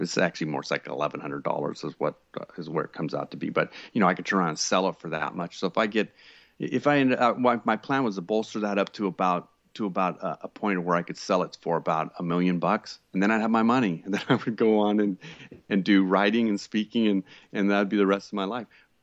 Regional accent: Vista, California, United States; I grew up in San Diego County, North San Diego County Vista, surfer type person

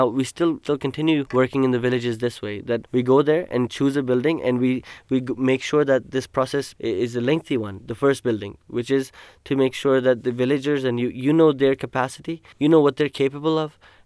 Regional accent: Pakistan; I mean, as an architect and as a Pakistani, I'm speaking.

